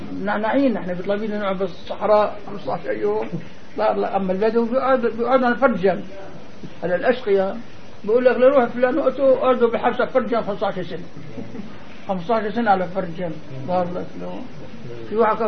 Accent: Damascus, Damascus Governorate, Syria; مولودين بدمشق نحن أي وطننا الأصلي فين مزوجين بدمشق أي وطننا الأصلي

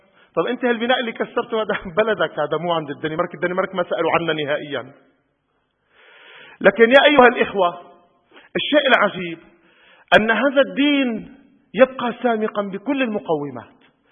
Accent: Damascus, Damascus Governorate, Syria; لا أنا شامي، شامي على العرف أنه من دمشق يعني

